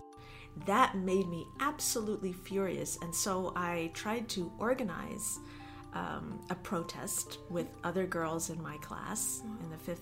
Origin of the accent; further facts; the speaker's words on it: Italy; also born or lived in United States; now in Vancouver, Canada; I have a complicated story about where I'm from. Most recently, I came to Canada from the United States only 6 months ago, and I lived in the United States for a very long time, but originally I'm from Italy.